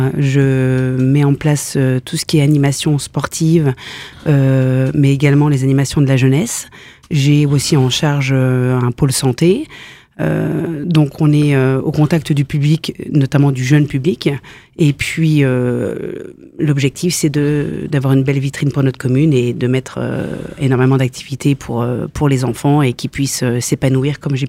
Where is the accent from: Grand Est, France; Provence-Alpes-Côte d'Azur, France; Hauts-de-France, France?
Grand Est, France; Saint-Max; Je suis arrivée dans cette commune en 2005, mais je suis originaire de Saint-Max, une ville qui me tient très à cœur.